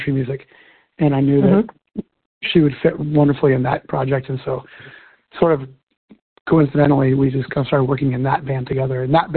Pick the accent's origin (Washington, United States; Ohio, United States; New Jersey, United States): Washington, United States; Orcas Island; my childhood friend that I grew up with here on Orcas Island, he and I went to college in Oregon